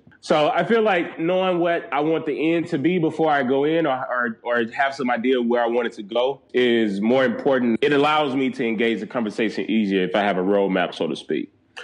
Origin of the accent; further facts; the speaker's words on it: Mississippi, United States; now in New Orleans, United States; I am a Southerner. I grew up in rural Mississippi, and for the last 8 years or so, I've lived in New Orleans, which is further south than where I grew up.